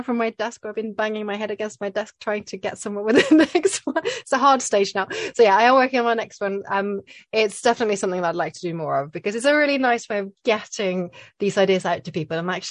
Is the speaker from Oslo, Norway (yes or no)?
yes; Oslo, Norway; English is a second language; So I grew up in Oslo. And we have these fantastic museums